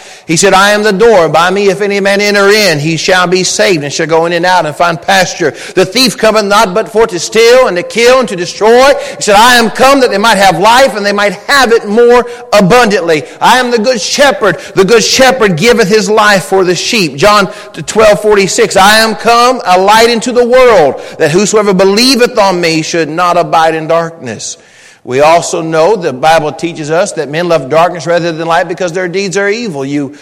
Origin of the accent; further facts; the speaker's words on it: the South, United States; because I'm from the South